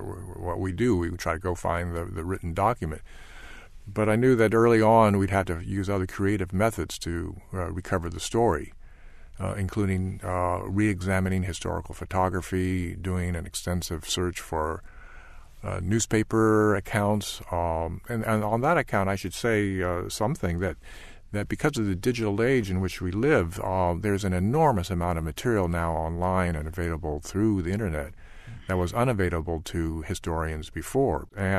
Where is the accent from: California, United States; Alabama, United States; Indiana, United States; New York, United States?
California, United States; Oakland; Well, I'm a fourth-generation Californian, and growing up in the Oakland East Bay area, I had long heard about Chinese railroad workers as part of my ancestry.